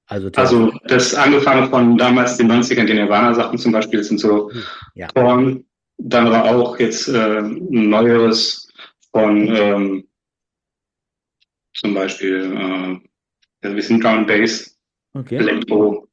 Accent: Rhineland-Palatinate, Germany; born or raised there

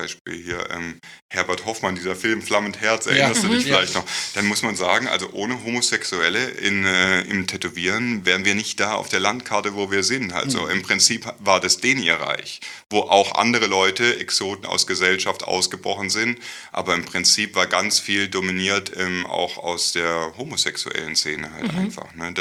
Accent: Stuttgart, Baden-Württemberg, Germany; born there; Ich bin in Stuttgart geboren, bin aber relativ oft umgezogen und habe dann auch mal so Seitensprünge Richtung Pforzheim oder Karlsruhe, so alles in Baden-Württemberg noch in dem Raum gemacht.

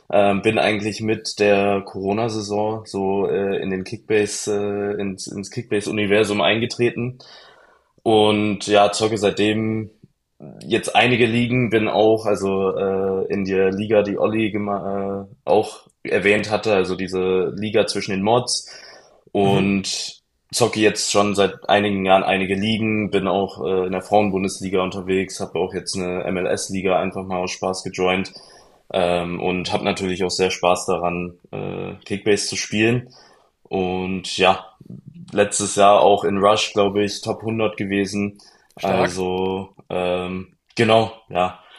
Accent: Baden-Württemberg, Germany; also ich bin halt in der Stuttgarter Umgebung aufgewachsen

